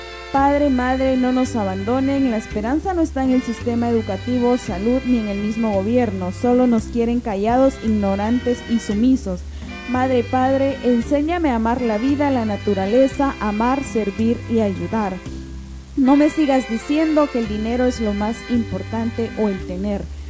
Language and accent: Spanish; Guatemala; Así que como guatemaltecos, ¿verdad?, tenemos la tarea